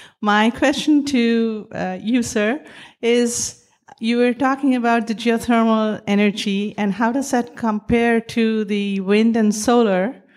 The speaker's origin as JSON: {"language": "English", "region": "California", "country": "United States", "said": "I'm from United States, California."}